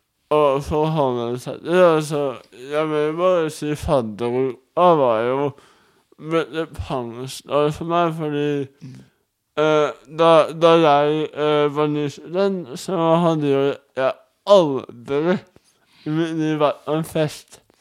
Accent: Bærum, Akershus, Norway; hadde du kjørt forbi huset mitt hjemme i Bærum, hvor jeg kommer fra

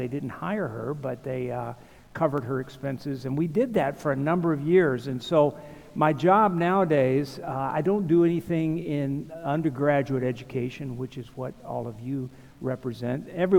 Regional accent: Pensacola, Florida, United States; also born or lived in St. Louis; Met my wife here. She's from Iowa. I'm from Pensacola, Florida.

